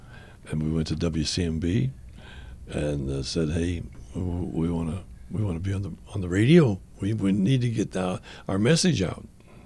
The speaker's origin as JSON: {"language": "English", "town": "Monessen", "region": "Pennsylvania", "country": "United States", "said": "And I am from Western Pennsylvania. And your husband was born in the same town I was, in Monessen, Pennsylvania"}